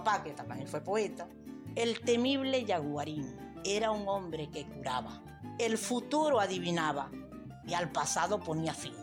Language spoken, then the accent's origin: Spanish; Monagas, Venezuela; cuanto a ancestros de donde yo vengo. … estado Monagas, soy descendiente del mentado … curandero universal.